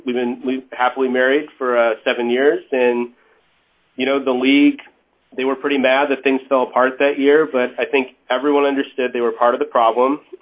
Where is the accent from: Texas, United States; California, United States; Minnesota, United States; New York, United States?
California, United States; Mountain View; I grew up in the Bay Area, Mountain View, and went to school in San Francisco. Lived there for quite a while after.